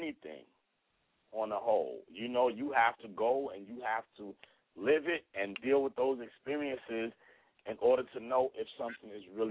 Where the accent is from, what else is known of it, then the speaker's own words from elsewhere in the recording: Brooklyn, New York, United States; I'm from East New York. It ain't, you know what I'm saying? I'm from Brooklyn.